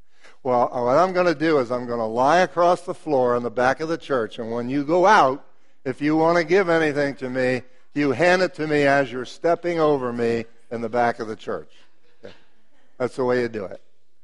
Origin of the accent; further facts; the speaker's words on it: United States; I'm an American. I'm not wealthy, but I'm an American.